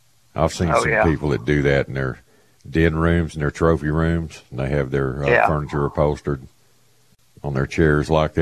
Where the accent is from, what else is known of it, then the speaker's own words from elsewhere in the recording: Louisiana, United States; Hey, man, I'm from Louisiana. Anything goes.